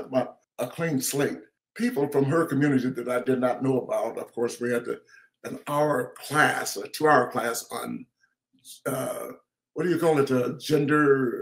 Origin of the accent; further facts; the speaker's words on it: Atlanta, Georgia, United States; I grew up as a black kid, okay? I grew up in Atlanta, Georgia.